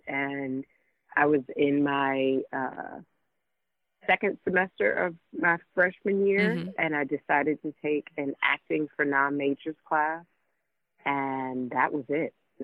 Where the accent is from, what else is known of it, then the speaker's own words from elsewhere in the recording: Detroit, Michigan, United States; born and raised in Detroit on the east side, and that was probably the best thing that I think could have happened to me as a young Black girl growing up in America, to be, you know, nurtured and cultivated in that city in particular.